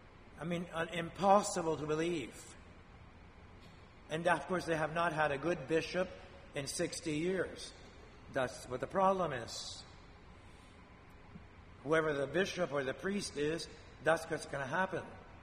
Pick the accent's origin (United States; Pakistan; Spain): Spain; And please pray for my home country of Spain.